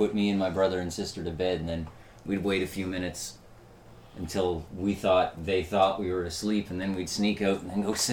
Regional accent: Lower Sackville, Nova Scotia, Canada; I'm from Lower Sackville, Nova Scotia.

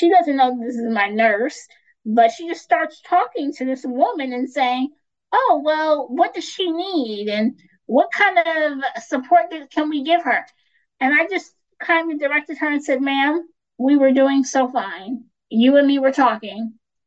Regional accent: California, United States; I'm from California, so affordable housing, I don't even know if that's a thing anymore.

